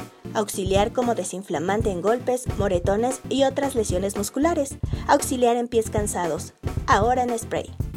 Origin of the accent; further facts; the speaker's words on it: Mexico City, Mexico; de la Ciudad de México, en México.